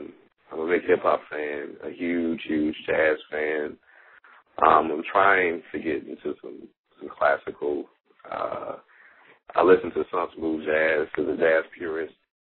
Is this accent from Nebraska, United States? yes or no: no; Gary, Indiana, United States; I grew up in Gary, Indiana.